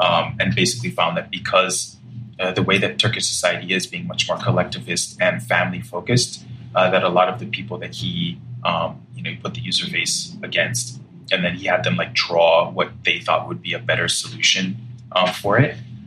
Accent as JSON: {"language": "English", "country": "Nigeria", "tie": "born or raised there", "moved": "as an adult", "lives_now": "United States", "said": "I grew up in Nigeria, for those of you who don't know, moved back and forth between there and the United States a little bit when I was a child, and then moved to the US, you know, for college."}